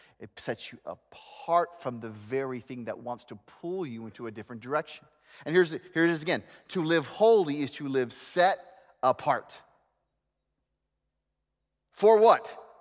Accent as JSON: {"language": "English", "region": "the South", "country": "United States", "tie": "born or raised there", "said": "I grew up in the South, and so this was a popular phrase"}